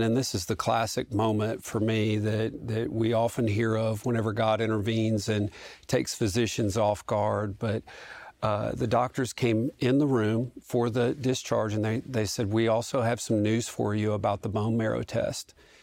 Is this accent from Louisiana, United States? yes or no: yes; Louisiana, United States; growing up in Louisiana, I went to New Orleans to Ochsner Clinic